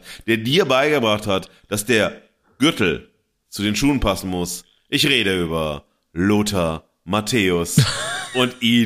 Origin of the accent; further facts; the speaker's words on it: Xanten, North Rhine-Westphalia, Germany; ganz in der Nähe da, wo ich groß geworden bin, in Xanten am Niederrhein.